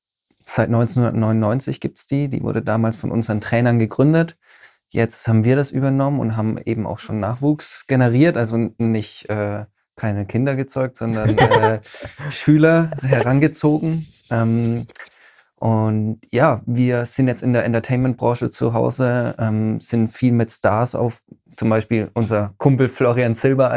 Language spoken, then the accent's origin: German; Bavaria, Germany; Komm, wir machen eine Show, wir kommen aus Bayern, komm, wir machen eine Show in Lederhosen.